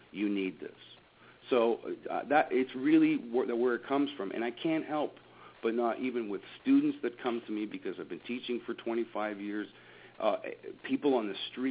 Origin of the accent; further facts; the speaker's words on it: Ontario, Canada; I'm from Ontario, Canada.